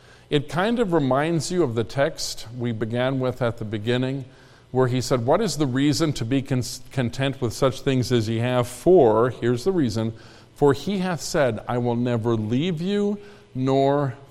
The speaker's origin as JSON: {"language": "English", "region": "Minnesota", "country": "United States", "said": "I come from Minnesota, the land of 10,000 lakes and 25,000 casseroles."}